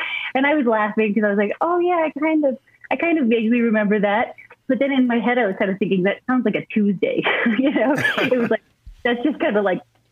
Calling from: Montana, United States; From my home in Montana.

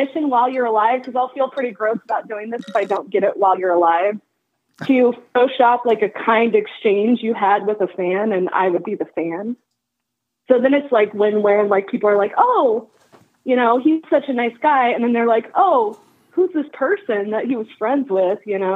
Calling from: Kansas City, United States; Kansas City area.

